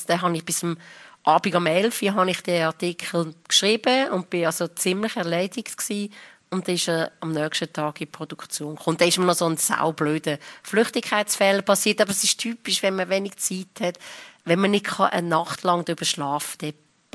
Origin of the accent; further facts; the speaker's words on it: Lucerne, Switzerland; Ich meine, ich bin von Luzern gekommen. Ich habe in Zürich knapp gewusst